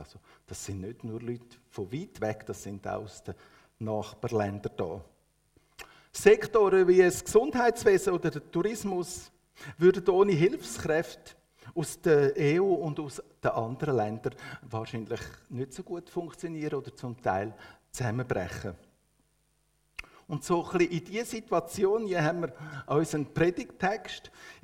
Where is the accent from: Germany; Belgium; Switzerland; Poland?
Switzerland; dass wir als Schweizer alle Immigranten sind